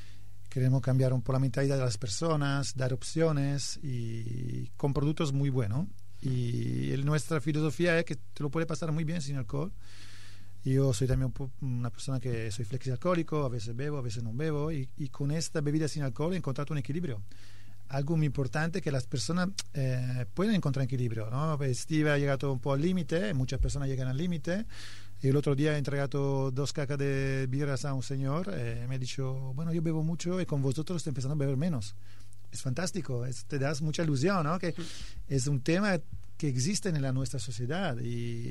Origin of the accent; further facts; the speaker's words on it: Italy; Spanish is a second language; es verdad que soy italiano, también en Italia el tema alcohólico es muy fuerte